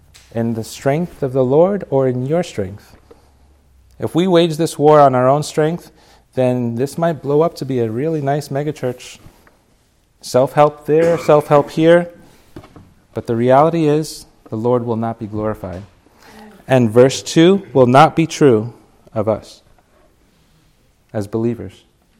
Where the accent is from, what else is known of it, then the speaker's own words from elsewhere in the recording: New York City, New York, United States; We have a saying growing up in the Bronx. We have a saying that we're in the hustle. The city life, New York is a hustle.